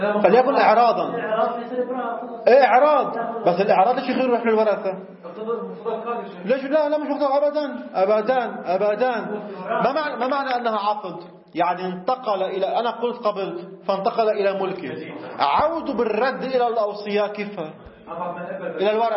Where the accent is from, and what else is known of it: Lebanon